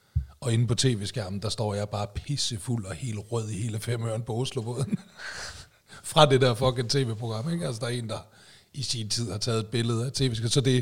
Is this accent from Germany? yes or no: no; Aalborg, North Denmark Region, Denmark; Jeg er også fra Aalborg, og sådan noget der.